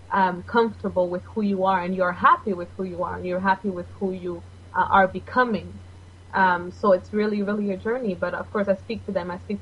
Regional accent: Bolivia; I am originally from Bolivia, so I eat a lot of Latin food.

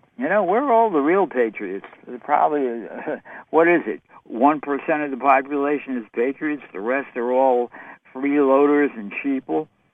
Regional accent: New York City, New York, United States; Now, other parts of, like here, I'm from New York City, we're already into December 8th.

